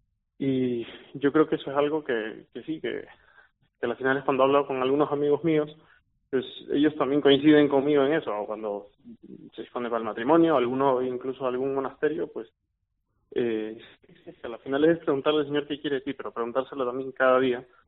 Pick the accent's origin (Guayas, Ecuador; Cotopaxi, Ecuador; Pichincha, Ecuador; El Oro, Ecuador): Guayas, Ecuador; Guayaquil; also born or lived in Pamplona, Spain; yo soy de Guayaquil, de Ecuador, pero viví en Pamplona